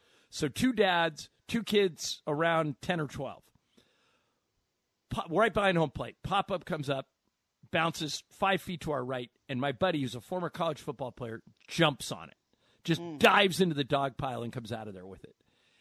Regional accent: Orange County, California, United States; because I grew up in Orange County, they said, we want to make you our honoree.

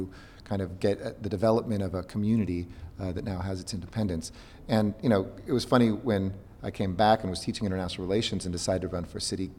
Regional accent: Los Angeles, California, United States; Even though I'm from Los Angeles, I think she connected with that kind of Midwestern sensibility.

